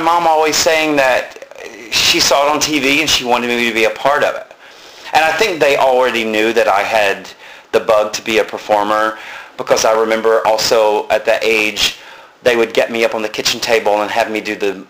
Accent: Chickamauga, Georgia, United States; I was born and raised in Chickamauga, Georgia.

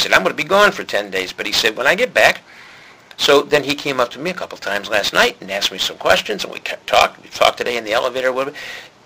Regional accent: Ohio, United States; born or raised there

